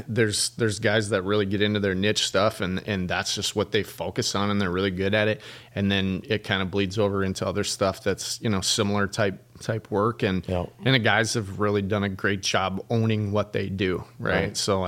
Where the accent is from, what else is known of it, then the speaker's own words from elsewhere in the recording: Plainview, Minnesota, United States; Plainview, Minnesota.